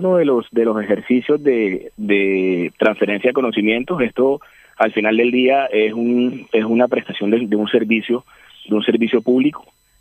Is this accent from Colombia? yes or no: yes; Barranquilla, Atlántico, Colombia; nos hacen orgullosos como barranquilleros y como caribeños